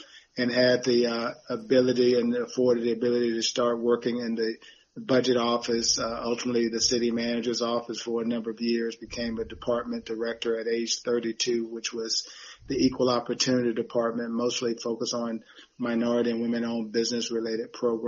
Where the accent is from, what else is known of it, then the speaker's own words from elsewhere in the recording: North Carolina, United States; I'm originally from North Carolina up the street, about 2 hours away, Halifax County, North Carolina.